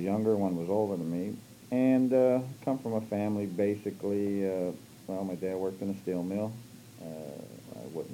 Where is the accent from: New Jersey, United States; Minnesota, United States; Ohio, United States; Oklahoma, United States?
Ohio, United States; Struthers; born there; Okay, I was born in Strutters, Ohio, September 27th, 1929.